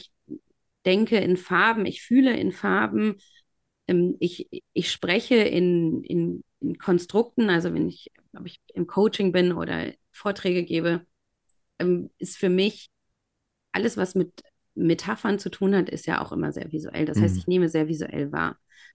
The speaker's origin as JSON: {"language": "German", "country": "Germany", "tie": "born or raised there", "also_born_or_lived": "Brazil", "said": "denn ich bin Deutsch-Brasilianerin und in meiner Kindheit sowohl in Deutschland als auch in Brasilien aufgewachsen."}